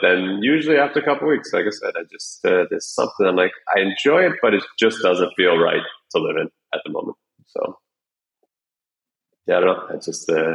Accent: United States; I go to the US 3-4 times a year, visit family, friends.

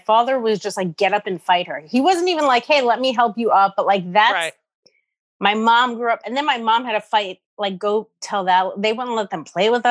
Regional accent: New York City, New York, United States; I grew up in Morris Park.

